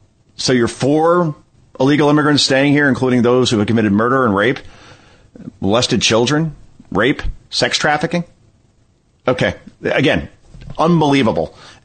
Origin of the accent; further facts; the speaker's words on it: New Jersey, United States; People think I'm Italian because my name ends in an A and I'm from New Jersey.